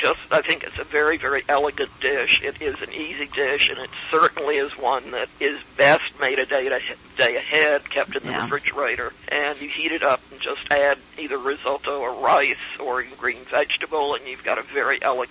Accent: the South, United States; when I was growing up in the South, very few people around here ate lamb, and we did. I mean, both of my parents were from the Midwest.

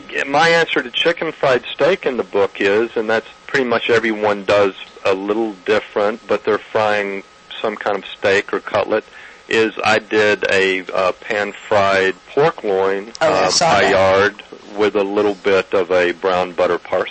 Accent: Texas, United States; growing up in West Texas in a ranching family, in the summertime we would always have the camp cook

